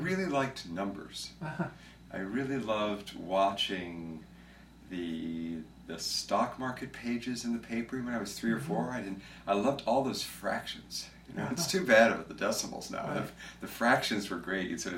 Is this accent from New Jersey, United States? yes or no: yes; New Jersey, United States; I grew up mostly in New Jersey. Mm-hmm. It's the beginning part of my childhood was New Jersey. We moved a lot.